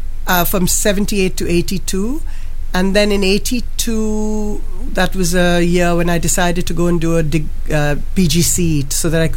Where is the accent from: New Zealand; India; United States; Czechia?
India; my Hindi is not my first language, even though I'm Indian, because in India we've lost, I mean, my community particularly, we speak English much more fluently than we do Hindi.